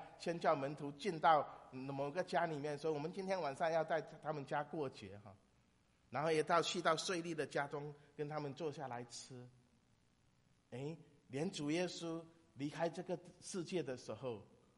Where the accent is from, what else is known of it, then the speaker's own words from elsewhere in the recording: China; 所以他们看我是中国人就跑来问我说